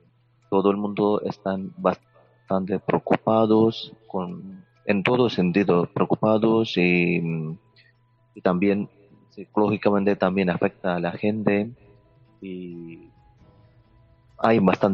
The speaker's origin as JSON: {"language": "Spanish", "country": "India", "second_language": "Spanish", "said": "Sí, soy de la India."}